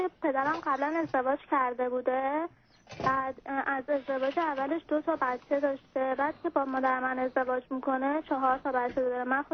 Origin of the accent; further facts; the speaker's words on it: Iran; now in United States; ما از ایران اومدیم بیرون تونستیم بیایم آمریکا